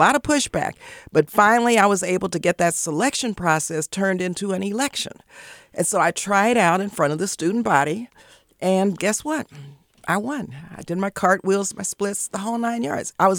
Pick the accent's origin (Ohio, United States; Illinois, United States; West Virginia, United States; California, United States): California, United States; also born or lived in Texas; And that was the primary reason we moved from Texas to Southern California. I wanted to be a cheerleader, so I went to San Fernando Junior High, San Fernando High School.